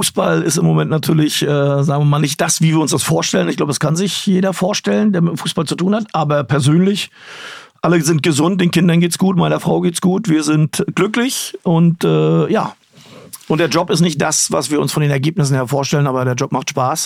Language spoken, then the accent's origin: German; East Germany, Germany; wenn es bei uns in der DDR, und ich rede immer noch von uns, wie man merkt.